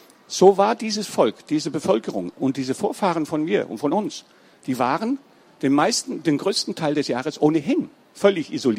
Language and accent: German; Iceland; German is a second language; ich bin ja immer noch ziemlich fit und gar nicht so uralt. Aber habe Island erlebt als einen primitiven Bauernstadt. Jetzt hat sich das völlig gewandelt. Also mein Heimatdorf ist jetzt eine ganz lebhafte Metropole geworden.